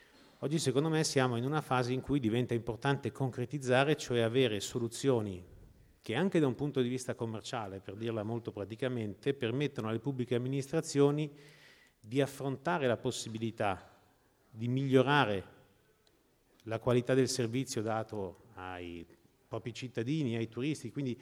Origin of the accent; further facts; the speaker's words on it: Mantua, Lombardy, Italy; born there; io sono nato a Mantova, Sabbioneta